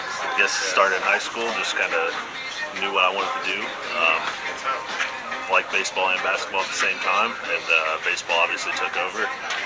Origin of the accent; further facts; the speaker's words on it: Alton, Illinois, United States; Southern Illinois, Alton, Illinois.